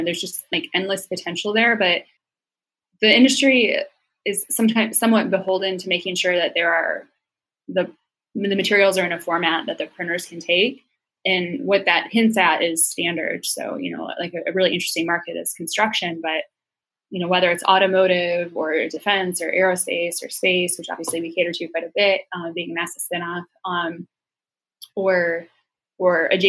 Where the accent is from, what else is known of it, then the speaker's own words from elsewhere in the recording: Detroit, Michigan, United States; I'm from Detroit and I know the people that built the cars